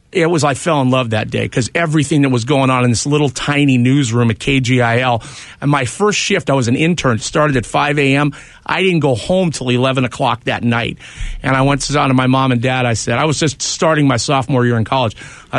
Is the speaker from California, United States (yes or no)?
yes; California, United States; Well, I wasn't born in the Valley, but I was raised there from the time I was 3 years old.